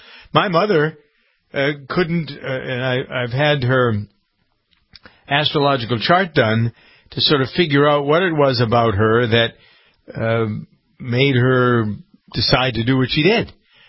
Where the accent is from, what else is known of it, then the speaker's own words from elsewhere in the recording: Framingham, Massachusetts, United States; I'm encountering a thing in my hometown of Framingham where I have the farm